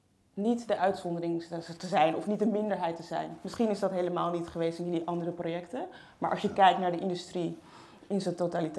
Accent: Amsterdam, North Holland, Netherlands; ik ben Amsterdammer, geboren en getogen.

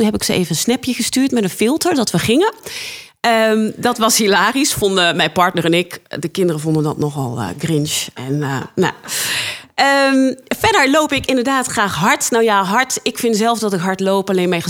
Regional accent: Zevenaar, Gelderland, Netherlands; Ik kom uit Zevenaar.

